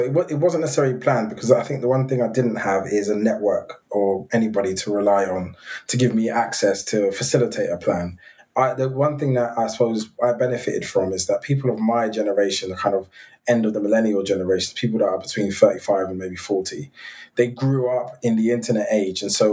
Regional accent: Hackney, London, United Kingdom; I think growing up in Hackney in that time and at that age was a tough experience anyway.

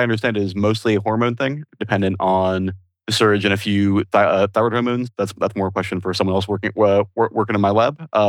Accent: Florida, United States; at least where I grew up in West Florida, it's mostly the Gulf flounder.

